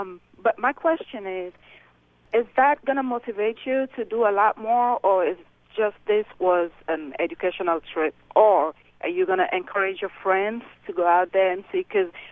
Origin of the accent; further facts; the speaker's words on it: Sierra Leone; now in Nashville, United States; I am from Sierra Leone, West Africa